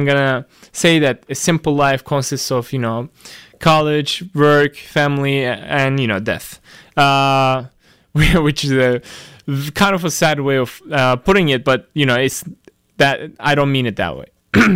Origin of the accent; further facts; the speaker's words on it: Turkey; English is a second language; I have a lot of those growing up in Turkey